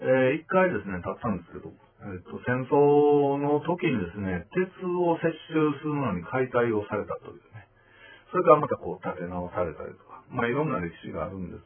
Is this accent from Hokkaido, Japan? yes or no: no; Osaka, Japan; ああ、やっぱりこう、生まれ育った街というのはね、いいものかな、というふうに思います。